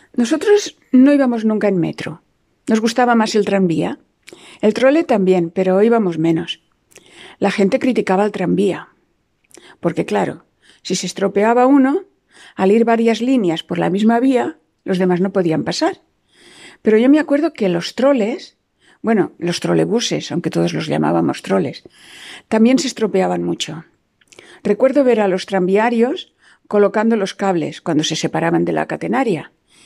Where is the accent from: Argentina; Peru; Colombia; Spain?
Spain; Barcelona, Catalonia; tengo 72 años y soy de Barcelona. Cuando era pequeña habían en Barcelona tranvías, trolebuses, autobuses de un piso y de dos y el metro.